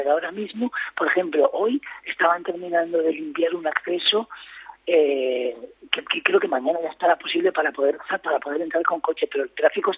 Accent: Torrent, Valencian Community, Spain; a mí me dio mucho un orgullo de mi pueblo, de ser de Torrent, de ser torrentí

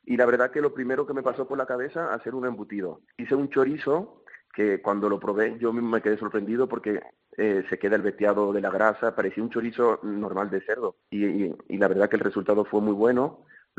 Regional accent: Dominican Republic; now in Albarracín, Spain

